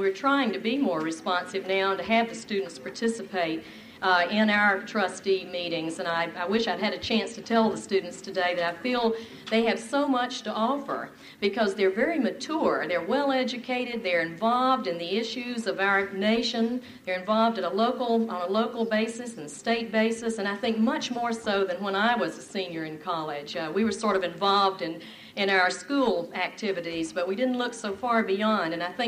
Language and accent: English; North Carolina, United States; When we went through my home area, I'm from North Carolina, through the South, the response was just tremendous